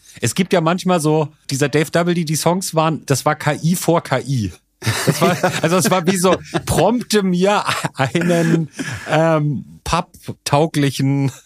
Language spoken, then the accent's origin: German; Hamburg, Germany; wir sind ja beide Hamburger Jungs.